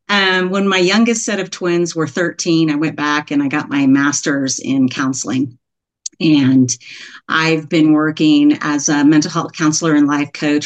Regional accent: Texas, United States; I grew up in Texas. So you may hear y'all every once in a while. I grew up in the Dallas area

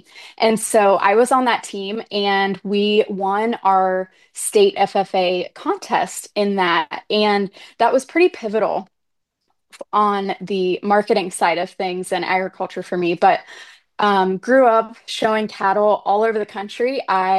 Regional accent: Ohio, United States; I grew up in South Central Ohio on my family's purebred limousine and Limflex cattle operation.

